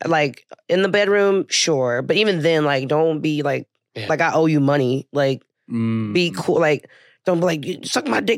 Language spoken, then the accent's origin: English; Houston, Texas, United States; now in New Jersey, United States